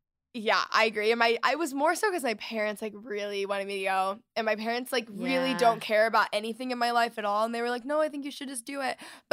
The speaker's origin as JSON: {"language": "English", "town": "Dallas", "region": "Texas", "country": "United States", "said": "Dallas, yeah. Like North Dallas."}